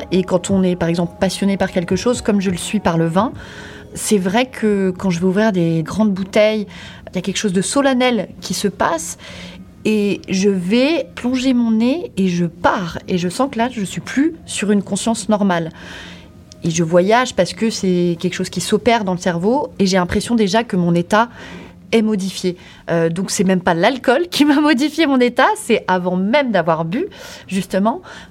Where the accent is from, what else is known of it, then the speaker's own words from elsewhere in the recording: Bourgogne-Franche-Comté, France; L'œnologie, ça part de ma région déjà, je viens de Bourgogne